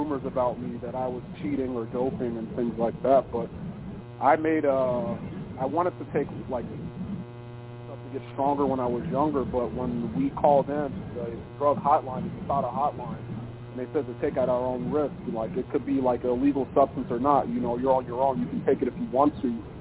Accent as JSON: {"language": "English", "town": "Chicago", "region": "Illinois", "country": "United States", "said": "You know, I'm from Chicago"}